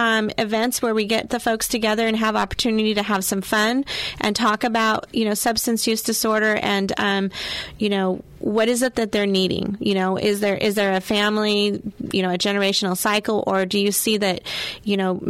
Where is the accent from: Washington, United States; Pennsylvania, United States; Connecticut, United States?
Washington, United States; we are from the Grays Harbor County area. Rain doesn't hurt us.